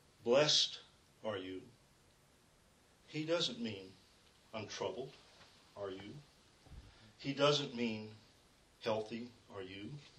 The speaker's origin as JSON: {"language": "English", "town": "Eau Claire", "region": "Wisconsin", "country": "United States", "tie": "born there", "said": "I wasn't born in Milwaukee. I was born in Eau Claire. So, you know, I'm from the north, have that experience."}